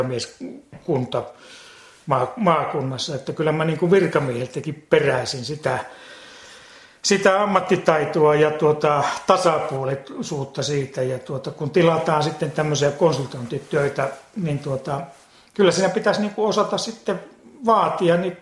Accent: Kemijärvi, Lapland, Finland; kun olen tuosta Kemijärveltä kotoisin

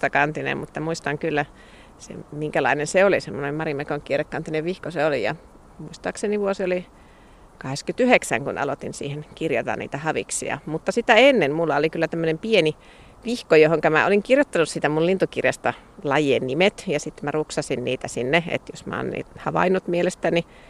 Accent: Järvenpää, Uusimaa, Finland; Mä oon siis Järvenpäästä kotoisin ja siellä sitten olin hoidossa maaseudulla ennen kouluikää.

